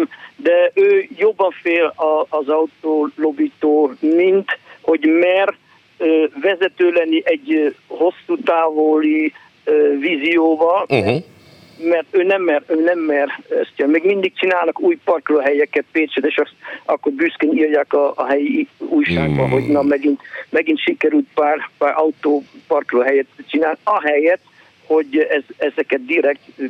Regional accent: Netherlands; now in Hungary; mert én fölnőttem a 70-es években Hollandiában

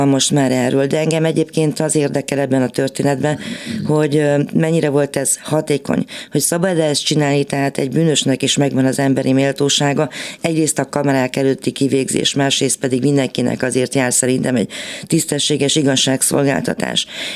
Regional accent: Transylvania, Romania; én erdélyi vagyok.

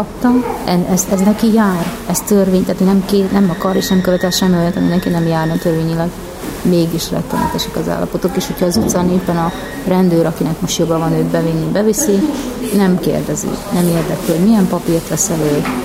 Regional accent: Zakarpattia Oblast, Ukraine; Azelőtt is azért küzdöttünk, hogy mi ott magyarok vagyunk, oda születtünk, ott maradjunk, nem menjünk

